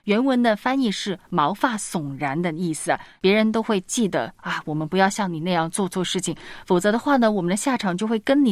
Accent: China; 我们中国人听到这四个字就觉得是极大极大的一个悲剧来的

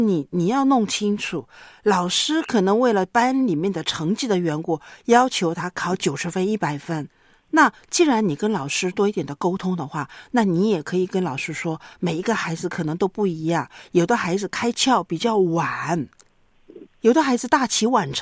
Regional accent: China; 我们中国人呢，就觉得孩子做得好的是理所当然的

